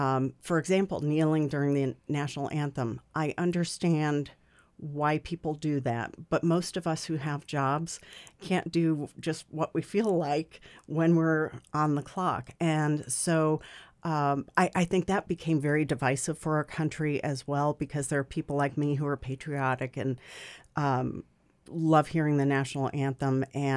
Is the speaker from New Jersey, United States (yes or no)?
yes; New Jersey, United States; also born or lived in Connecticut; I grew up in New Jersey. I was born in Connecticut, lived in New Jersey, and there was just a lot of interest in history and the colonial days.